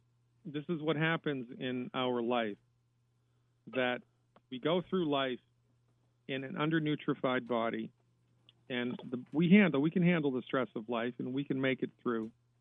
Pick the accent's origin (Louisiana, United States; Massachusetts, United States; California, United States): Massachusetts, United States; Where in Massachusetts are you, by the way? I grew up in Massachusetts.